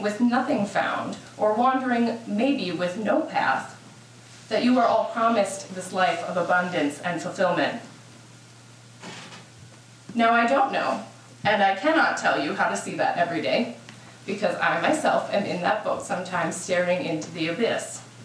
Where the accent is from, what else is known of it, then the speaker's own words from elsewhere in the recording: North Dakota, United States; I'm also from North Dakota, which means I'm a far better land creature than sea.